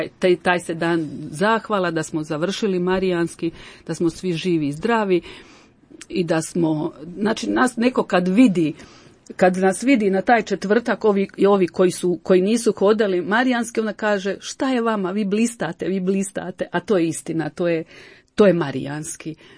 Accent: Imotski, Split-Dalmatia County, Croatia; ja sam bila jedina iz Imotskog

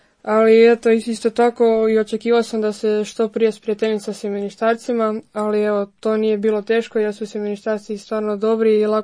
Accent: Zagreb, City of Zagreb, Croatia; dolazim iz Zagreba, iz župe Svetog Nikole biskupa i u Stenjecu, i odrastao sam u šestoročlanoj obitelji, imam dvoje braće i jednu sestru

